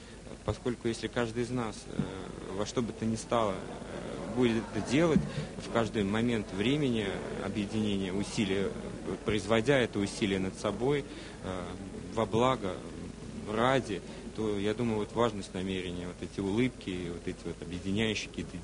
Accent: Moscow, Russia; я из Москвы

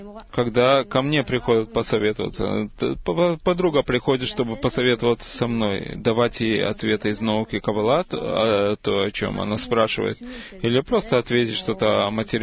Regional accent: Holon, Tel Aviv District, Israel; из Холона.

